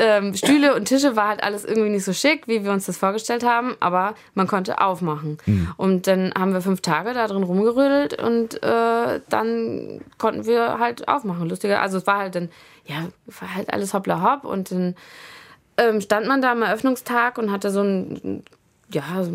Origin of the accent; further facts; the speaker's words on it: Lübeck, Schleswig-Holstein, Germany; Also ich komme aus Lübeck